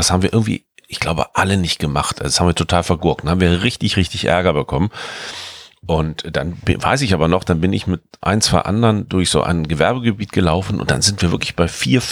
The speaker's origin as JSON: {"language": "German", "town": "Hanover", "region": "Lower Saxony", "country": "Germany", "tie": "born or raised there", "said": "Ich bin ja in Hannover zur Schule gegangen"}